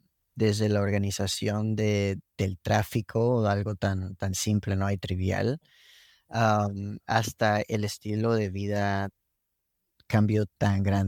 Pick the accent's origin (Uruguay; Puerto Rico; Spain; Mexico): Mexico; yo soy de México, como dije, un pueblo pequeño. El paso allá es un poco más lento.